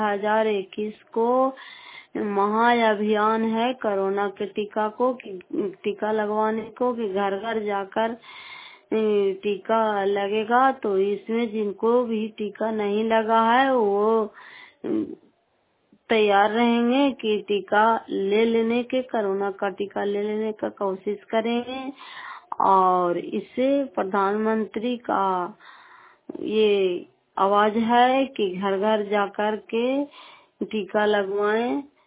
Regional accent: Nalanda, Bihar, India; घर फतेहपुर, पंचायत मकरौता, प्रखंड करापसराय, जिला नालंदा की निवासी हूँ।

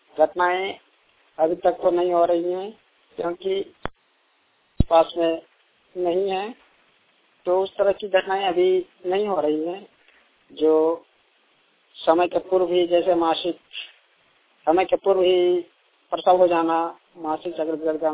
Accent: Damanpur, Jharkhand, India; मैं दमनपुर का रहने वाला हूँ, दमनपुर राज्य में जो धनबाद जिला के अंतर्गत पड़ता है।

